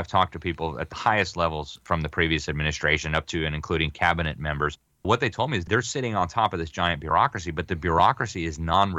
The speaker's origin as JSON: {"language": "English", "region": "Florida", "country": "United States", "said": "My home state of Florida has divested billions of dollars."}